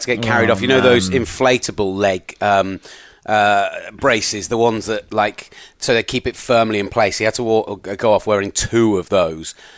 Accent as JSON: {"language": "English", "country": "United Kingdom", "said": "as a British man, when I first saw that headline, I'm like, is he got an alcohol problem?"}